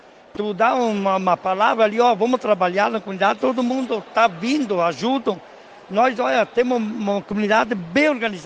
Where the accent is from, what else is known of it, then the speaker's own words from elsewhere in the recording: Marau, Rio Grande do Sul, Brazil; now in Santa Terezinha, Brazil; Na verdade, mesmo 48 anos. Eu sou natural de Marau. E daí casei e vim morar para cá, comprei um pedacinho de terra aqui em Santa Terezinha